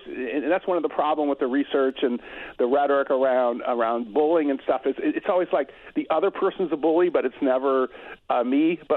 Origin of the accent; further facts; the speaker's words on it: Illinois, United States; born there; But I was born in Illinois, and I remember when my father drove a coffee truck delivering coffee to restaurants.